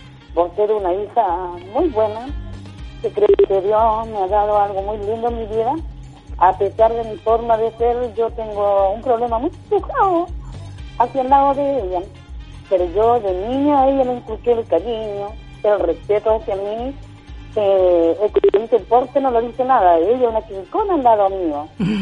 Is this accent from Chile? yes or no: yes; Chile; Ella también se merece un cariño de nosotros como mujeres chilenas.